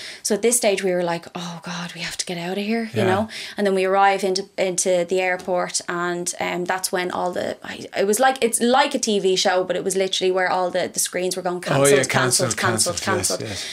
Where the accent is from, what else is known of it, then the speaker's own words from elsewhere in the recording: Ireland; It was the first time we were mortified to have an Irish passport.